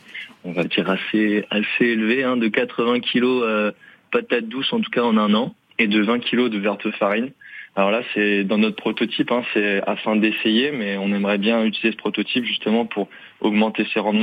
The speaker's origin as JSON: {"language": "French", "town": "Vannes", "region": "Brittany", "country": "France", "moved": "as an adult", "said": "Moi, je viens de Vannes pour être précis, mais bon, je me suis expatrié à Angoulême pour faire mes études."}